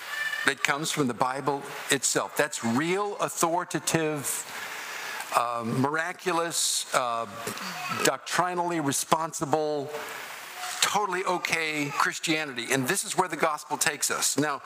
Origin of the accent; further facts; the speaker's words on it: United States; Now, I'm an American, but I would never say I am in George Washington.